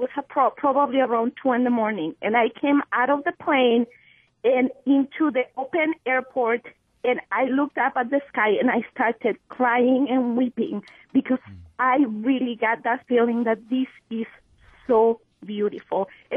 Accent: Zacatecas, Mexico; I grew up in central Mexico, right between Mexico City and the border with the United States.

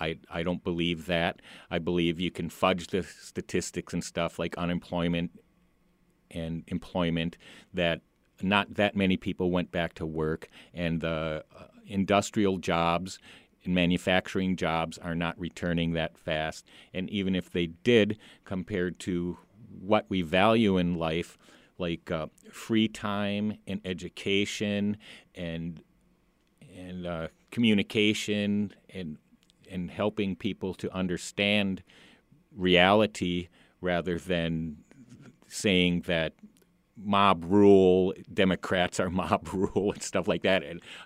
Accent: United States; I don't really like almost being American in a way because of that. But at the other time, like, I'm proud of the workers and my people and where I live.

